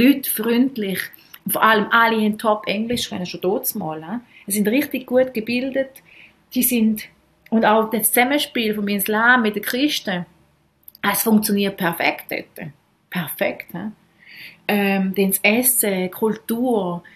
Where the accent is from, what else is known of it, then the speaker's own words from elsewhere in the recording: Switzerland; hey, wir könnten uns echt wünschen, mit so einem Club bei uns in der Schweiz.